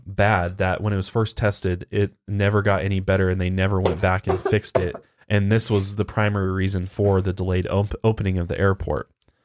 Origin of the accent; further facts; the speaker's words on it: Tornado Alley, United States; yeah, I grew up in Tornado Alley, and like I know what that's like.